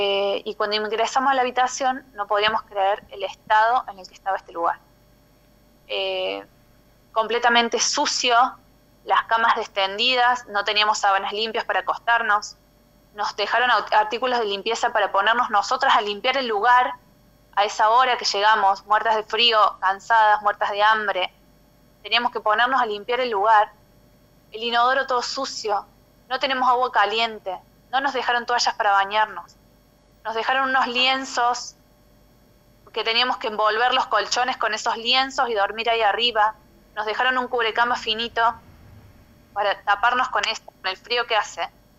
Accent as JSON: {"language": "Spanish", "region": "Córdoba", "country": "Argentina", "said": "O sea, nosotros somos de Calamuchita y tuvimos que venirnos a Punilla."}